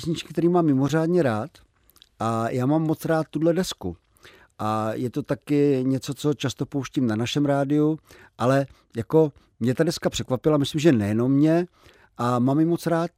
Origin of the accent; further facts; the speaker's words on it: Slavičín, Zlín Region, Czechia; Brumov, Bylnice. Aha. Jsem narozen ve Slavíčíně